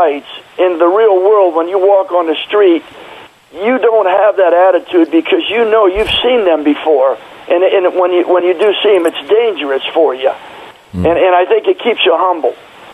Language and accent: English; San Francisco, California, United States; No, I grew up in San Fran.